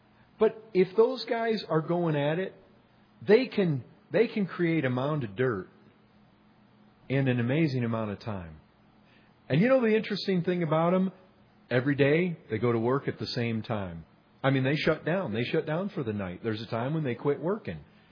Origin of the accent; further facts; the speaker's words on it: Michigan, United States; We didn't see that where I grew up in Michigan, but that's ants, carpenter ants.